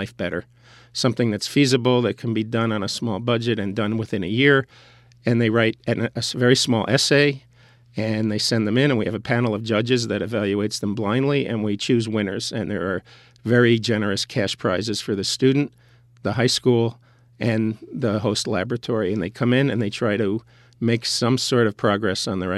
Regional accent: New Jersey, United States; now in Albany, United States; Yes, I've been living in the Albany region for almost 10 years now. I came from New Jersey

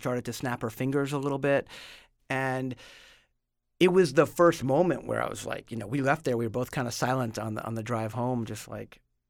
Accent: New York City, New York, United States; which I grew up in New York City

